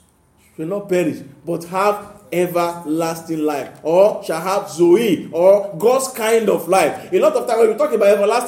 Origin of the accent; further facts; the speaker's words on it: South West Nigeria, Nigeria; You know, when we were growing up in Yoruba land, and they said that you have to choose one.